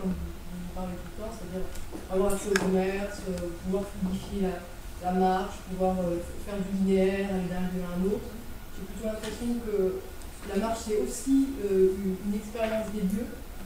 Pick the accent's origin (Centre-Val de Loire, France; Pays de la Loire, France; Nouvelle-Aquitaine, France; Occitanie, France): Centre-Val de Loire, France; Orléans; now in Grenoble, France; Alors, moi je suis originaire d'Orléans, donc une assez grande ville